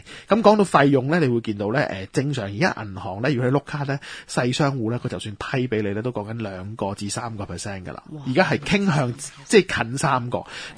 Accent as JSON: {"language": "Cantonese", "country": "Hong Kong", "said": "我哋香港人就叫做咧其实已经陷咗落去噶啦"}